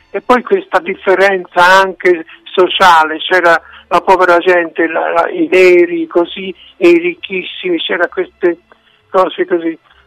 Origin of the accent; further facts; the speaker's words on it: Tuscany, Italy; also born or lived in Pesaro; Io sono stato insegnante, io sono fiorentino del Mugello e ho studiato a Firenze e ho insegnato per 7-8 anni, mi sembra, all'Istituto d'Arte di Pesaro.